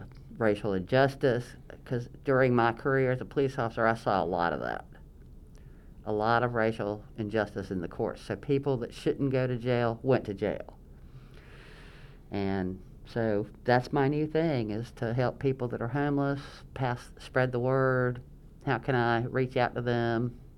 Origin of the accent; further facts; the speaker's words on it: Camden, South Carolina, United States; I am from Camden, South Carolina